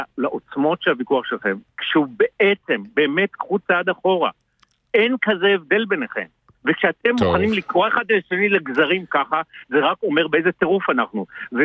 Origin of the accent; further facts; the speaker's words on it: Jerusalem, Jerusalem District, Israel; אני ירושלמי בבסיס